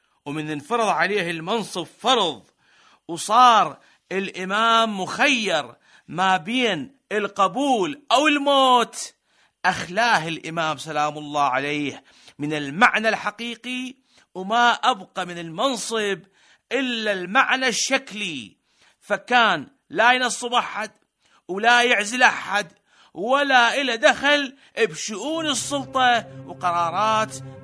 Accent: Iraq; فإحنا كشعب عراقي ندعمكم ونتشرف بتمثيلكم إنا بالبرلمان

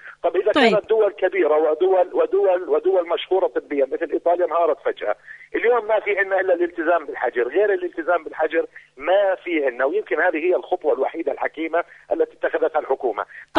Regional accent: Palestine; هؤلاء بالنسبة لنا احنا كفلسطينيين نعتبرهم الشر الخفي

